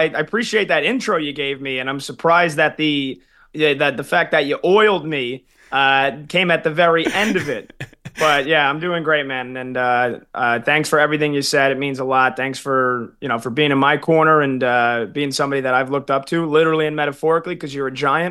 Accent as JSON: {"language": "English", "region": "New Jersey", "country": "United States", "tie": "born or raised there", "said": "You know, I grew up in Central New Jersey listening to WFN in New York."}